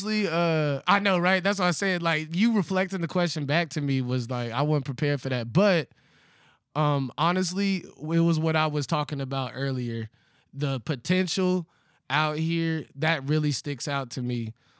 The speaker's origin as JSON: {"language": "English", "region": "New Jersey", "country": "United States", "lives_now": "Dallas, United States", "said": "I'm from Jersey."}